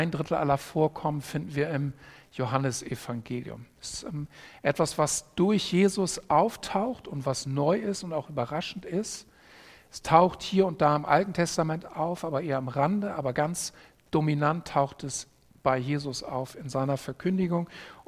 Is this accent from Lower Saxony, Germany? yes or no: no; Hamburg, Germany; ich komme aus Hamburg